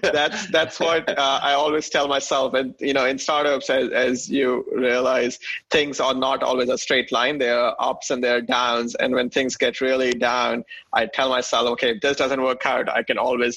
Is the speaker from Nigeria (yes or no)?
no; New Delhi, Delhi, India; moved away as an adult; now in United States; I grew up in New Delhi, India. So I came to the United States in 2007 to pursue my engineering.